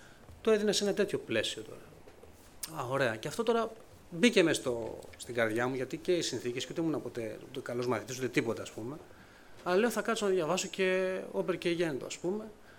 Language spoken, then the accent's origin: Greek; Amfikleia, Central Greece, Greece; also born or lived in Sydney, Australia; Και οι γονείς μου μετανάστες επέστρεψαν μετά από 12 χρόνια στην Ελλάδα. Μεγάλωσα σε ένα χωριό κοντά στον Παρνασσό, Αμφίκλια είναι το όνομά του, και εκεί από ό,τι θυμάμαι τον εαυτό μου, τα παιδικά μου χρόνια, την εφηβεία.